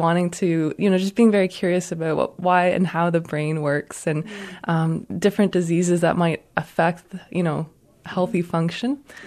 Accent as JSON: {"language": "English", "town": "Toronto", "region": "Ontario", "country": "Canada", "moved": "as an adult", "said": "I'm a scientist from Toronto in Canada. I joined the Van Andel Research Institute about a month ago."}